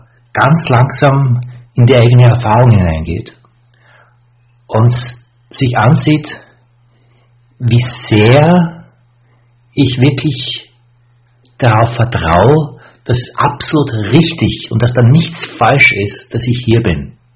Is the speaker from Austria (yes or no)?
yes; Austria; also born or lived in Vienna; was ich als Österreicher, vor allem von meiner Wiener Zeit, sehr gut kenne